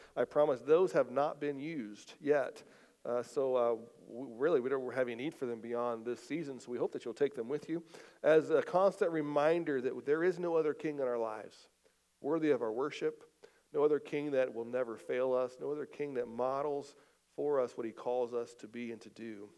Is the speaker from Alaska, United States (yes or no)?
no; West Virginia, United States; I grew up in West Virginia, so we were West Virginia Mountaineer fans